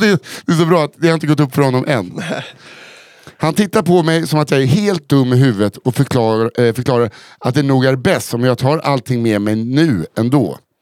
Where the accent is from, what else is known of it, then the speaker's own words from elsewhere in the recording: Norrland, Sweden; Eftersom att jag är uppvuxen i Norrlands inland så är ett antal järn bara en omskrivning för ser man dubbelt